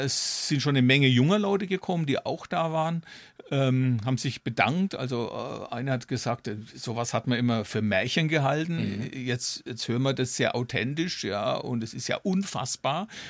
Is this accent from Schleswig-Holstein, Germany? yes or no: no; Zeil, Bavaria, Germany; Ja, und in meiner Heimatstadt Zeil wird es was geben.